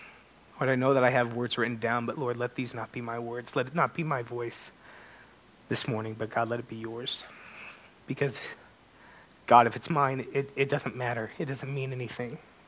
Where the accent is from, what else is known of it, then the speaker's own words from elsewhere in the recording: Colorado, United States; moved away as an adult; I am from Colorado. I wasn't born there, but I moved there when I was 6 months old.